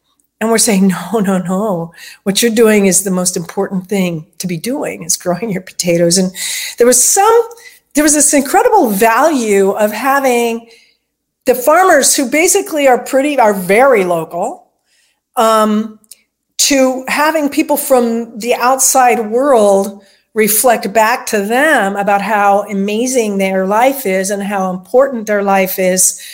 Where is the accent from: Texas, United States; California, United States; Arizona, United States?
California, United States; And at the time I grew up in California, I was living in California, and I said, well, as a person from California